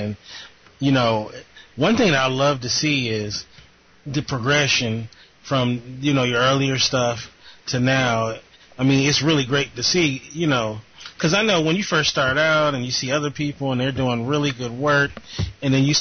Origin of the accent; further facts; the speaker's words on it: Long Beach, California, United States; Californian, you know, LBC, you know, we gotta represent Cali.